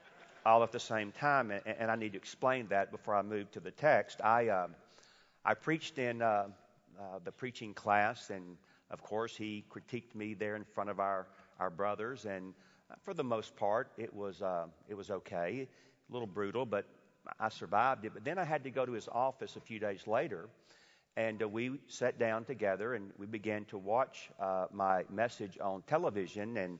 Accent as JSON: {"language": "English", "town": "Atlanta", "region": "Georgia", "country": "United States", "tie": "born or raised there", "said": "Again, understand, I'm from Atlanta, Georgia, and we do talk in a particular kind of a way there, and it simply was the way that I was raised."}